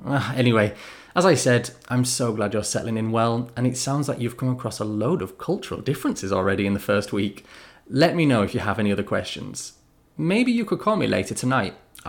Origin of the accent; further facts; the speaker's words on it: England, United Kingdom; It's just kind of built into my brain as an Englishman.